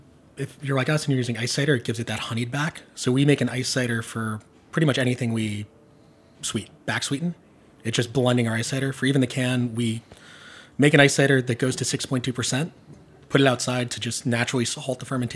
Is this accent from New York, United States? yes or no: yes; Long Island, New York, United States; I'm from Long Island, so this is hardcore white trash inside of me